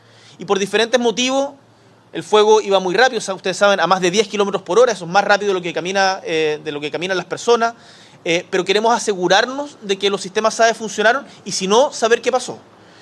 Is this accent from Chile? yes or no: yes; Chile; Así somos los chilenos